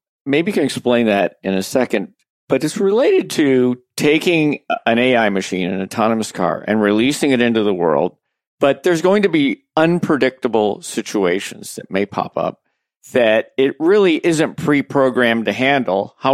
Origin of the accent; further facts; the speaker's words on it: Midwest, United States; So I grew up in the Midwest, lots of four-way stops.